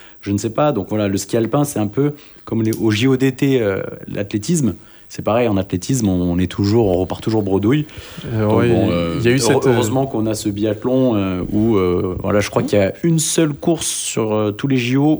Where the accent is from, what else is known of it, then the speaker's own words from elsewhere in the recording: Toulouse, Occitanie, France; Moi, je suis toulousain, donc doublement content